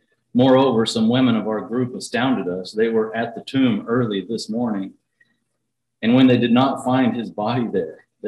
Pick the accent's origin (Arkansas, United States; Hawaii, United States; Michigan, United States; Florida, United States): Arkansas, United States; I grew up in Arkansas, so it's not far off.